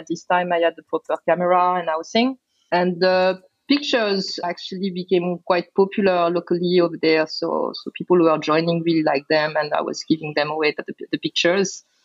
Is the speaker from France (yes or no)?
yes; France; So originally I'm from France, which is where I started diving when I was about 14 years old.